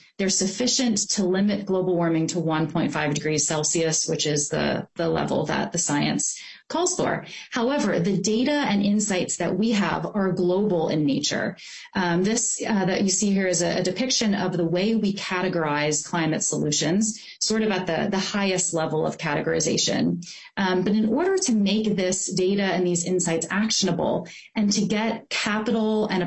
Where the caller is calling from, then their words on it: Duluth, Minnesota, United States; I'm joining you from Duluth